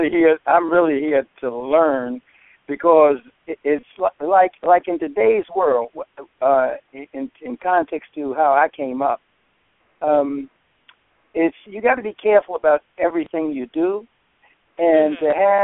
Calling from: Delaware, United States; I'm calling from Delaware.

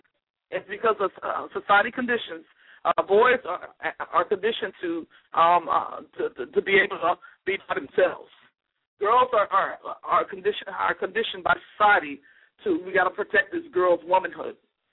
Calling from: Austin, Texas, United States

